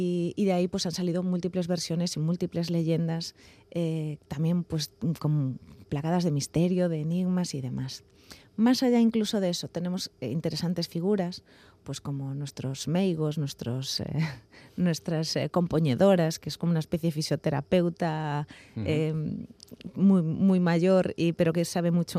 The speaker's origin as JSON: {"language": "Spanish", "region": "Galicia", "country": "Spain", "said": "yo soy gallega, yo siempre digo, yo llevo la mirada gallega de serie."}